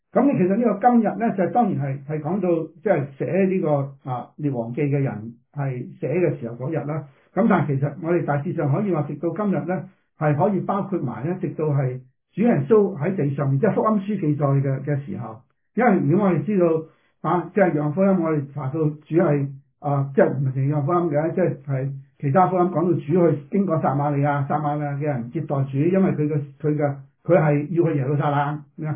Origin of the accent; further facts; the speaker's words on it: China; 特别我哋中国人嘅拜偶像咧